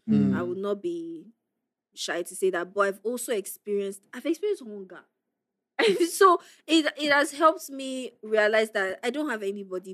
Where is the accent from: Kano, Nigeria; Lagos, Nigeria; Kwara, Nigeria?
Lagos, Nigeria; Mushin; Because I was born in Mushi. I grew up in Mushi.